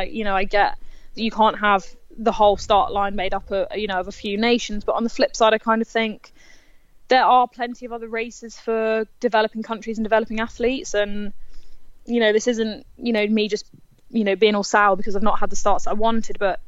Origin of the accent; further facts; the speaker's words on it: United Kingdom; and being British and, you know, and the incredible girls we have on the squad